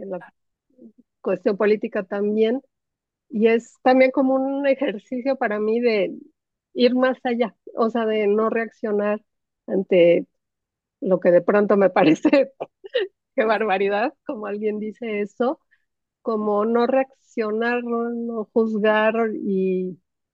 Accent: Mexico; yo soy de México y el ambiente está bastante cargadín, bastante polarizado.

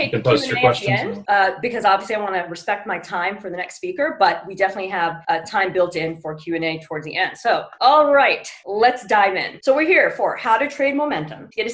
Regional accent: New York, United States; I'm originally from New York, the hotbed of the markets.

